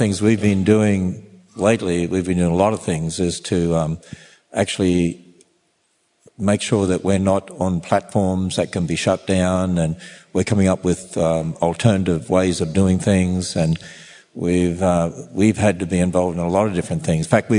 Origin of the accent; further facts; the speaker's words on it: Australia; moved away as an adult; now in United States; as an Australian who doesn't understand American politics, and I've lived here for since 1987, and I still don't understand it.